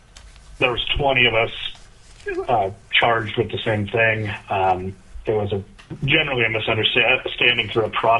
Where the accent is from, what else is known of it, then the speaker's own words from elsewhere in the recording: Juneau, Alaska, United States; I was raised in Juneau, Alaska. Graduated from Juneau Douglas High School in 1994.